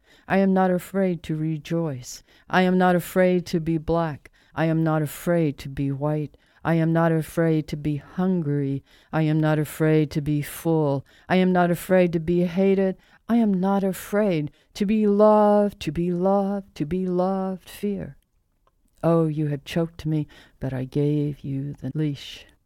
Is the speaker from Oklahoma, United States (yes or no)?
yes; Tulsa, Oklahoma, United States; I mean, growing up in Tulsa